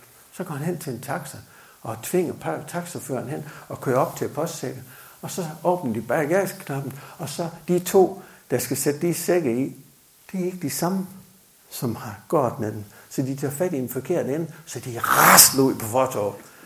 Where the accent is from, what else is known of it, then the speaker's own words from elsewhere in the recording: Central Denmark Region, Denmark; Ude i nærheden, hvor jeg kommer fra, der var jo grupper mange steder her.